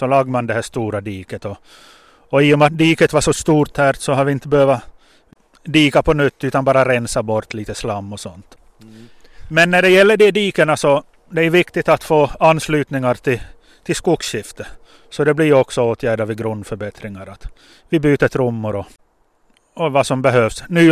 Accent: Finland; Vi är finländare det här åt. Och som finländare är vi vana att samarbeta.

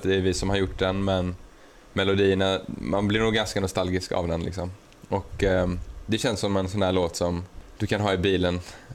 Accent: Sweden; det är många i Sverige som inte vet att vi är svenskar.

